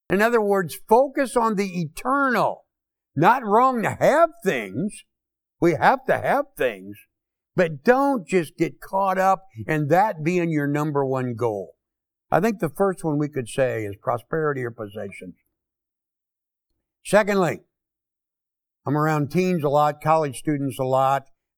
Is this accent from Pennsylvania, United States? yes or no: no; Kansas City, Missouri, United States; I'm from Kansas City, Missouri.